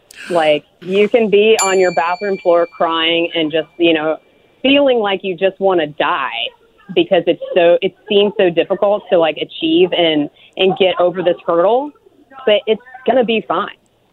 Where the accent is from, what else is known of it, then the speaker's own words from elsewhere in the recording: Atlanta, Georgia, United States; And now I'm from Atlanta, born and raised. My parents are Georgia born and bred, conservative.